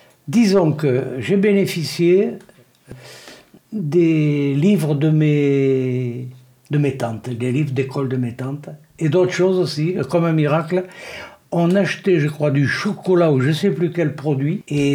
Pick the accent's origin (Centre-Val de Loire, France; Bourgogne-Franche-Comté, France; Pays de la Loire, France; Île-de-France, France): Centre-Val de Loire, France; Tours; born there; je suis né à Tours, je suis un tourangeau. Et je m'aperçois petit à petit que je viens du centre de la France, puisque Tours étant la région de ma mère, la Touraine, et mon père venait, lui, de Montceau-les-Mines.